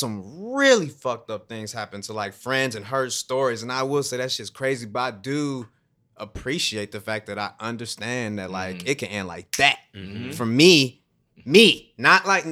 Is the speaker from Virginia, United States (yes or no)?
no; Texas, United States; It's represented to me this way, and I'm growing up in Texas.